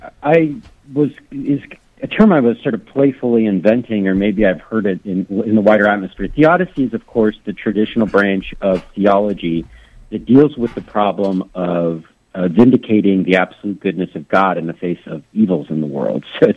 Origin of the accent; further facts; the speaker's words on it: United States; I can't speak to other countries, but as an American, I see a lot of us unwittingly sort of practicing an effort to remove evil from ourselves